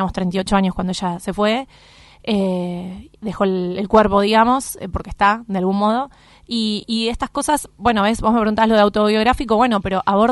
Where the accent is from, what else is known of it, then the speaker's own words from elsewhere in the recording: Buenos Aires, Argentina; mi barrio natal es Versalles, a 6 cuadras de la cancha de Vélez.